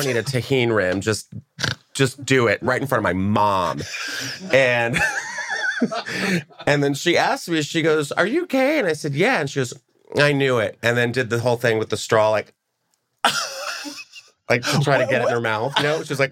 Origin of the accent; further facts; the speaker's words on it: Texas, United States; Because I grew up in Texas, so it was very, like...